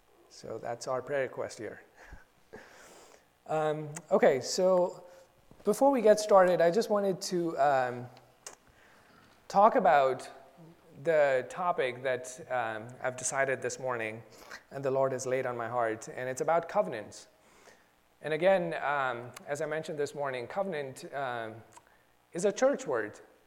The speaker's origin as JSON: {"language": "English", "country": "India", "tie": "born or raised there", "said": "I grew up in India, and a lot of times we would do pinky promises."}